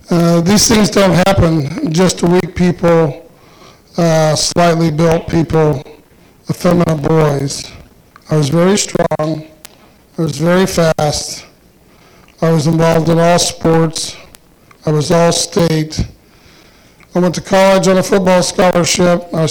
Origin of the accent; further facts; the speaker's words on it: Carmel, Indiana, United States; I'm 59 years old. I was born in 1957. I grew up in Carmel, Indiana, and I graduated from Carmel High School in 1976.